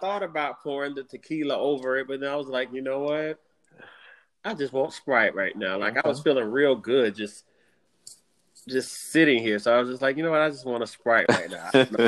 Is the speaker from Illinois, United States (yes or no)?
no; South Carolina, United States; So he then came to my home state, good old South Carolina.